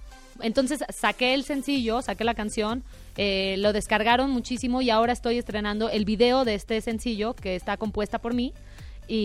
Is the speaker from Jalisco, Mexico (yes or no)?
no; Acapulco, Guerrero, Mexico; Bueno, soy acapulqueña.